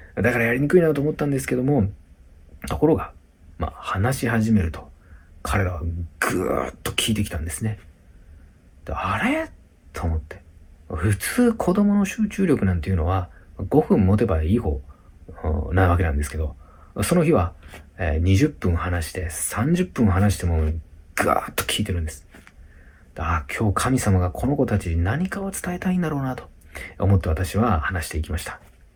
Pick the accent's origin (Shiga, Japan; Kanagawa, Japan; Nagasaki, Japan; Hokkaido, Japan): Nagasaki, Japan; 3つ目はですね、地元が長崎にあるんですけれども